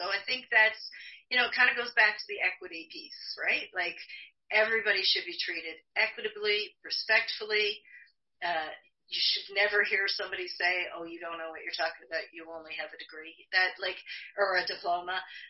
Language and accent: English; Newfoundland and Labrador, Canada; accent: Newfoundland; I do try and keep my Newfoundland accent down a bit, but occasionally when I get excited, it does come out.